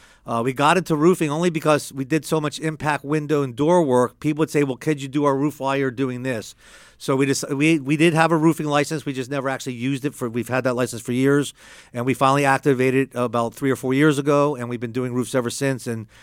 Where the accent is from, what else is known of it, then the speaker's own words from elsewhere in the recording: Florida, United States; I got the passion from growing up in South Florida. I'm a Florida boy.